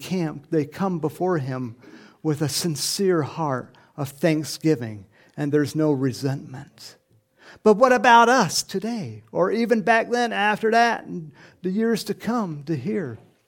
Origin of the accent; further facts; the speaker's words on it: California, United States; when I grew up in California, sometimes we'd have an earthquake